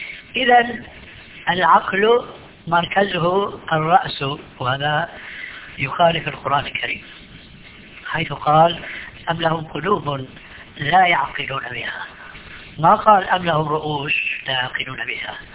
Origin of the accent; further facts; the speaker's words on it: Damascus, Damascus Governorate, Syria; عندنا في دمشق ماء اسمه ماء الفيجة، والفيجة قرية تبعد عن دمشق ما أدري 20-30 كيلومتر.